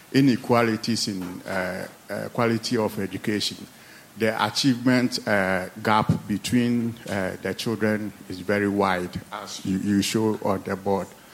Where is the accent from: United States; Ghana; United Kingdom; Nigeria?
Ghana; Please, I come from Ghana